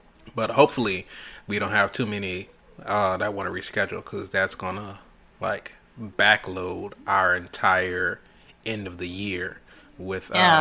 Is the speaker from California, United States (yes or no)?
yes; California, United States; I'm coming from California to go to MSU